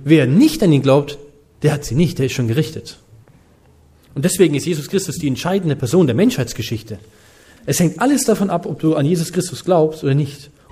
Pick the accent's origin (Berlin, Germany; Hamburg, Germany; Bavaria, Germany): Bavaria, Germany; Bamberg; ich komme ja aus einem ganz katholischen Eck, das sind ja Erzbistum bei uns in Bamberg